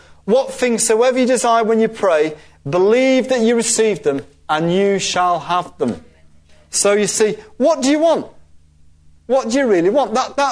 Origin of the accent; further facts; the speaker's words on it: Scotland, United Kingdom; born there; You know, I was born in Scotland, so when I say that.